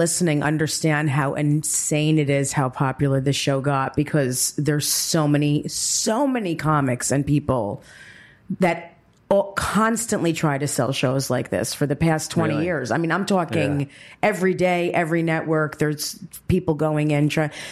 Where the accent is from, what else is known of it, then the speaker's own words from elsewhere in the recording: New Jersey, United States; And I'm from Jersey, and I was shocked that they were so nice.